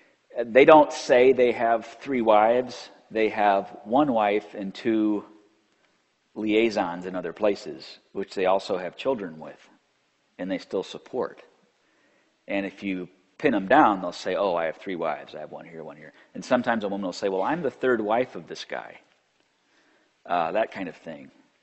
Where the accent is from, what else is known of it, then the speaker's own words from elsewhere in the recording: Illinois, United States; I am from Illinois, even if my wife's from Georgia. I mean, I'm a Yankee, you know.